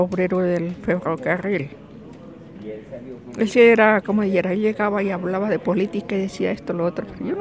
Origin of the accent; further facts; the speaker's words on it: Lenguazaque, Cundinamarca, Colombia; porque yo soy de Lenguasaque, del lado de Ibaté.